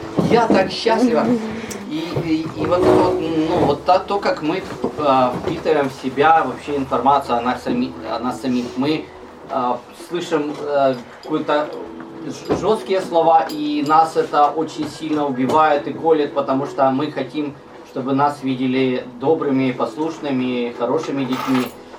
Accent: Ukraine; Russian is a second language; я украинец, но это мое гражданство, я христианин, это мое вероисповедание

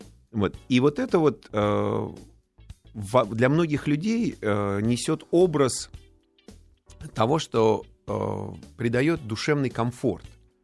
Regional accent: Moscow, Russia; also born or lived in India / New York; Я родился в Индии. Когда мы были маленькие с братом, наша семья жила в Нью-Йорке. Я про себя говорю, что я вырос в деревне. Потому что примерно вот в этом возрасте, хотя мы уже тогда жили в Москве

